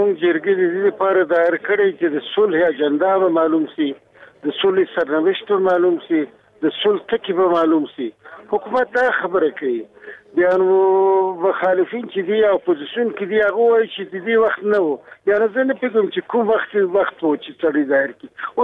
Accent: Afghanistan; زه د افغانستان دی بچی

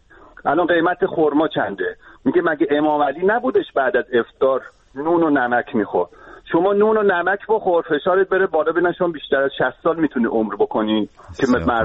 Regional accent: Tehran, Tehran Province, Iran; moved away; ولی من خودم بچه تهرانم، جنوب شهر تهرانم. من بعضی موقع به صدا میرم ایران، خانواده رو میبینم.

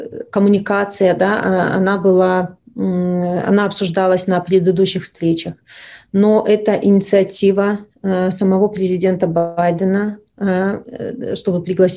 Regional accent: Belarus; гордость, что это мы, белорусы, настолько поразили мир своей борьбой

